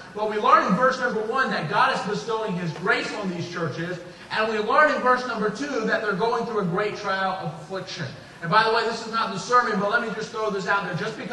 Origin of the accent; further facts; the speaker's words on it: California, United States; Do not hold that against me, but I'm from California.